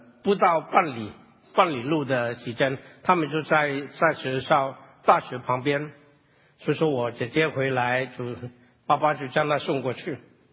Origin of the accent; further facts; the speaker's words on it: Hong Kong; 但是因为我们就是从香港过来，就说对这些英文不好